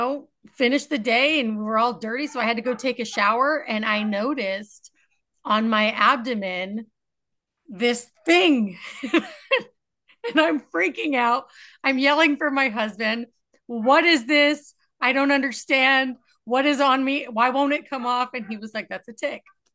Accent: California, United States; moved away; So I'm from California. I didn't deal in Southern California, Beach City. I didn't deal with ticks.

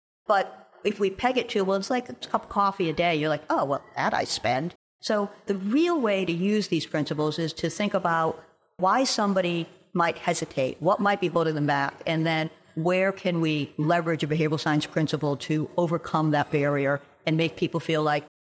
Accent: Massachusetts, United States; We have something similar. I'm from Massachusetts.

